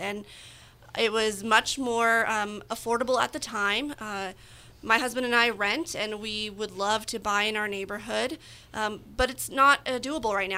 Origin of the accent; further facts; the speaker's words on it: Los Angeles, California, United States; now in Santa Rosa, United States; I grew up in Los Angeles.